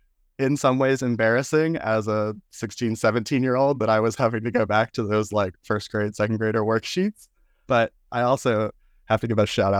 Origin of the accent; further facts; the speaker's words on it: Florida, United States; now in Virginia Beach, United States; I think I have to be a little faithful to my home state, Florida, just because, I mean, it was beautiful there.